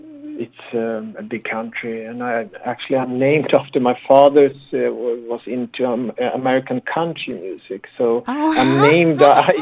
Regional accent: Huddinge, Stockholm County, Sweden; It's a book about a murder in my hometown Huddinge in Sweden.

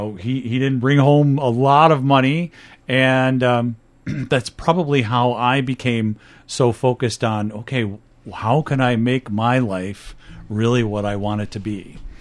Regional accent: Dundee, Illinois, United States; I grew up in Dundee, Illinois.

